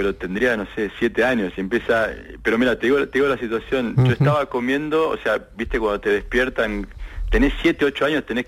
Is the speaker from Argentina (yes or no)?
yes; Argentina; now in Barcelona, Spain; en particular los argentinos, yo soy argentino, los argentinos nos gusta el tango y el tango es muy nostálgico